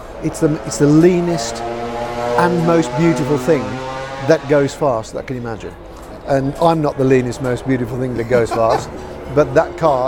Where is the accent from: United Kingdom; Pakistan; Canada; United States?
United Kingdom; Midlands; and I grew up around in the Midlands, so around me there was all the manufacturers you could think of.